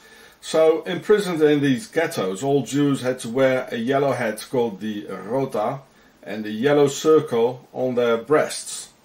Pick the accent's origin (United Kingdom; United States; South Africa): South Africa; I'm not Jewish. I'm a South African. I'm a white South African.